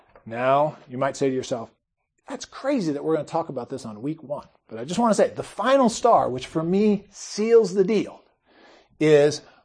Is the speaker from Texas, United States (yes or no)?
no; Opelika, Alabama, United States; I grew up in Opelika, joined First Methodist, right?